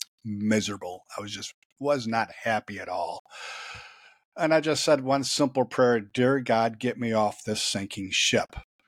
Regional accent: Janesville, Wisconsin, United States; I was riding my bicycle down a hill in my hometown of small town of Janesville, Wisconsin

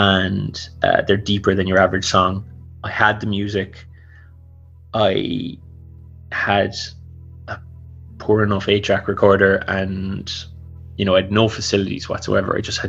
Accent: Cork, Munster, Ireland; So basically, I am from Cork.

